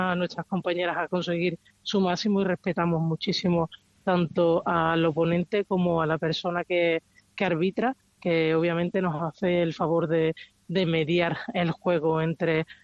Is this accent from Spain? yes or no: yes; Spain; aunque el rugby esté creciendo ahora en España, las españolas también podemos dar un nivel internacional